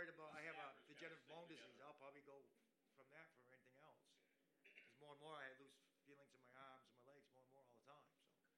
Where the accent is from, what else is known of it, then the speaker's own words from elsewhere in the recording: Maine, United States; I'm from Maine.